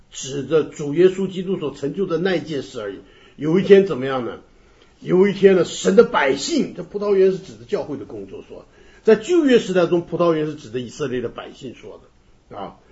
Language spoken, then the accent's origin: Chinese; China; 有的人像我们是中国人，出生中国人，那我们这个对中国有特别的感情